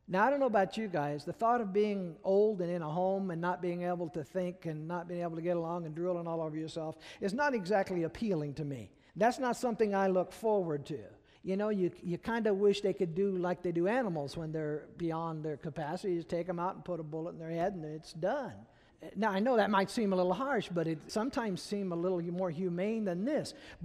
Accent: Peoria, Illinois, United States; I'm from Peoria, what do I know? You know, I don't know Hebrew, I don't know Greek

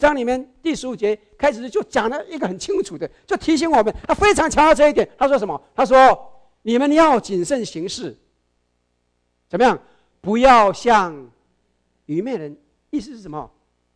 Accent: China; 我知道我们对我们中国人来说哈。

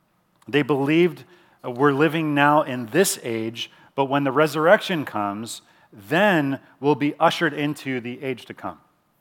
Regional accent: Chicago, Illinois, United States; I'm from Chicago originally.

